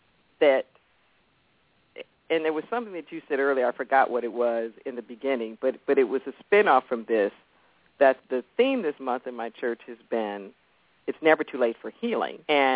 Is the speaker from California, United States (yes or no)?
yes; Los Angeles, California, United States; You know, I'm from the Crenshaw district of Los Angeles